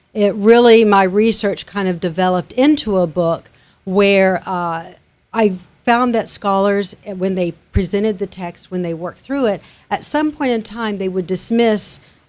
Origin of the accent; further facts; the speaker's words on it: Fort Worth, Texas, United States; No, I'm originally from Fort Worth.